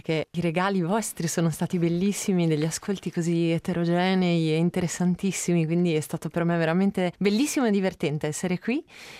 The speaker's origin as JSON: {"language": "Italian", "town": "Rimini", "region": "Emilia-Romagna", "country": "Italy", "said": "siamo tutti di Nord Rimini, quindi quando si va a suonare ci si incontra a Rimini Nord"}